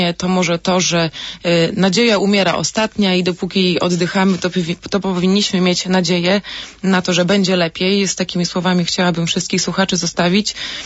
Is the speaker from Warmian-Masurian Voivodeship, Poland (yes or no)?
yes; Gołdap, Warmian-Masurian Voivodeship, Poland; pozdrawiam szczególnie moją rodzinę w Gołdapi, skąd pochodzę